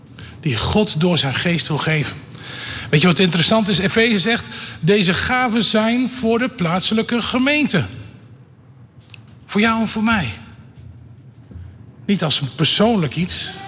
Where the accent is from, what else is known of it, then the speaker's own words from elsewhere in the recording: Netherlands; En zeker wij als Nederlanders, wij moeten wel daarin nuchter blijven.